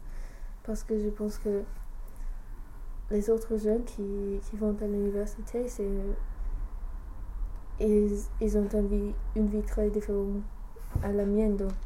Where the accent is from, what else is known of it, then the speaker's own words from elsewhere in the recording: England, United Kingdom; French is a second language; ils comprennent que je suis anglaise